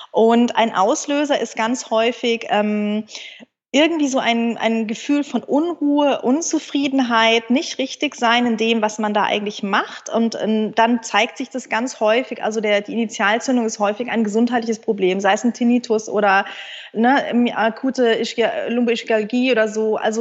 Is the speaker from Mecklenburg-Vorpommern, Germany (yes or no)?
no; Munich, Bavaria, Germany; Ich bin ein Münchner Kindl und konnte, glaube ich, eher Skifahren als laufen.